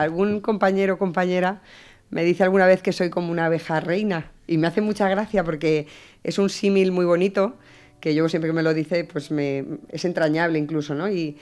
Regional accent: Campo Redondo de Alba, Castile and León, Spain; yo soy de un pueblo muy pequeñito de Palencia, se llama Campo Redondo de Alba.

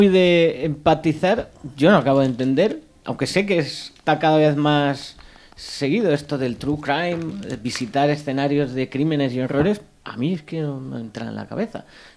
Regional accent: Valencian Community, Spain; para la gente que somos de la Ribera

